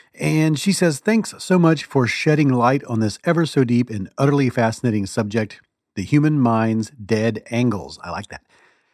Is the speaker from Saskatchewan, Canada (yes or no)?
no; Quebec City, Quebec, Canada; like once at the Ferry Building Market in San Francisco or in my hometown, Quebec City